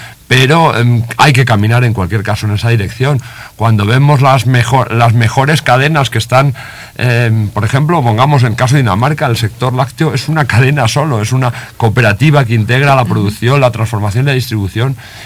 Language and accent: Spanish; Spain; un poco yo provengo de España